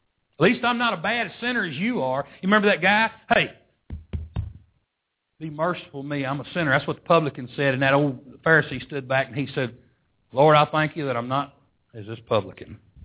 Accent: Texas, United States; we're from Texas, you know. We're different than everybody else in the world because we're from Texas. I'm thankful I live in Texas.

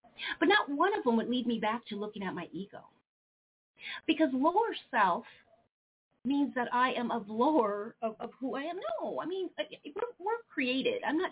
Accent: Midwest, United States; We're from the Midwest.

